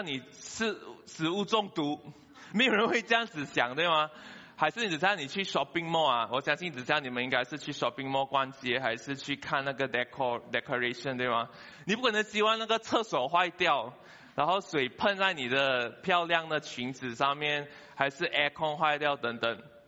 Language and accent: Chinese; Johor Bahru, Johor, Malaysia; now in Kuala Lumpur, Malaysia; 其实我在柔佛长大，我18年都是在 JB 长大，然后我前10年都是在 KL 这边做工啦。